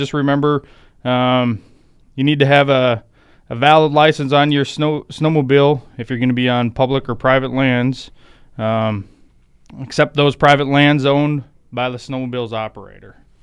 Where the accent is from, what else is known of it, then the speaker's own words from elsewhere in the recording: Minnesota, United States; I come from Minnesota area, so plenty of ice fishing opportunity over there